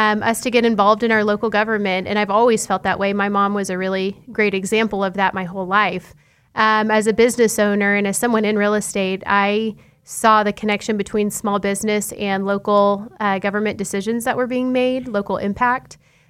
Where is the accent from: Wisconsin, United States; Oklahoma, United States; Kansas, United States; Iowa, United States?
Kansas, United States; Wichita; I'm from here. I'm from Wichita. Born and raised in the Goddard School Districts. So I went to Goddard from kindergarten to graduation, and I'm one of five siblings that did. So we didn't do a lot of moving around.